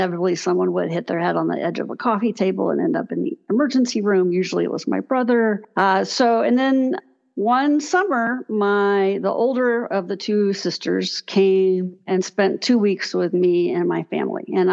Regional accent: Texas, United States; And my parents were originally from Louisiana, and I grew up in Texas.

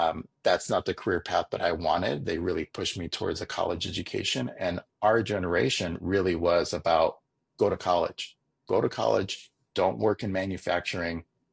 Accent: Chicago, Illinois, United States; and I went to a private school in high school, and actually was born and raised in Chicago. I actually went to St. Patrick's High School, you know, and I'm 46 years old

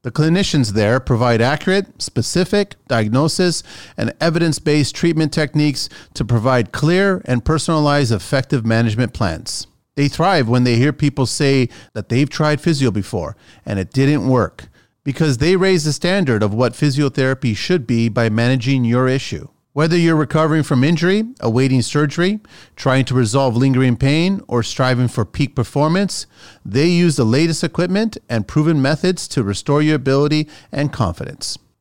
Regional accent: Pico, Azores, Portugal; So everyone knows I'm from Pico. That's where my family tree is from.

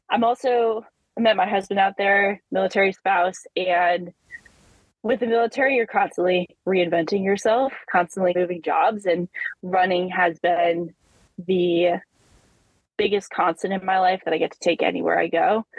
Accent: Vermont, United States; I grew up in a family, I grew up in Vermont, and I grew up in a family that just, my dad was a triathlete and a marathoner.

